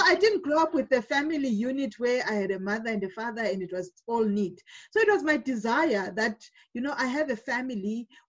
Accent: Bulawayo, Zimbabwe; also born or lived in Namibia; now in South Africa; And I come from Zimbabwe in Bulawayo. My husband comes from Harare. And I went to school in Namibia and I'm staying in South Africa. So I call myself an African child

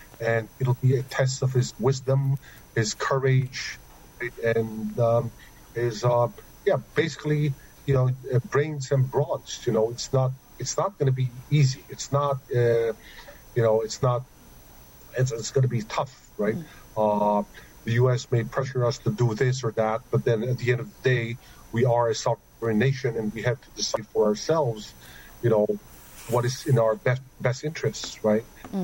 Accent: Philippines; I don't consider myself an expert on domestic politics here, even though I'm Filipino.

